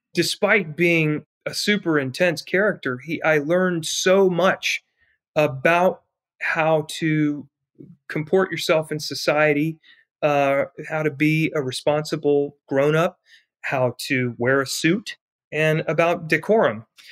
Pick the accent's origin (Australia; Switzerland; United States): United States; Charlotte, North Carolina; But at Carmel Junior High, where I grew up in Charlotte, in your ninth grade year, you could begin in JROTC.